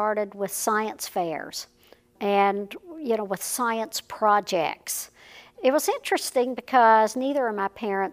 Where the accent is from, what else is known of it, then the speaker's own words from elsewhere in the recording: Charleston, West Virginia, United States; I grew up in Charleston, West Virginia. My father was a native Charlestonian.